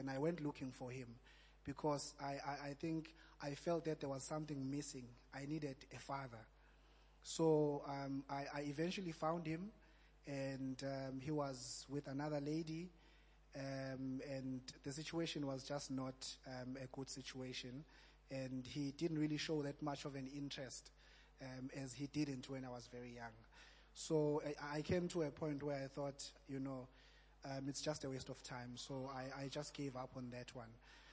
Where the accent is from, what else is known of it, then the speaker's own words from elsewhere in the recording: South Africa; as a young man growing up in South Africa.